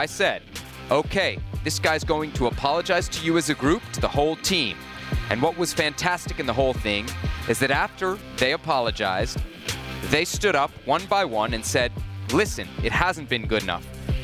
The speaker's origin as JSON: {"language": "English", "town": "Washington", "region": "District of Columbia", "country": "United States", "tie": "born or raised there", "said": "The District FC, always representing my hometown of Washington."}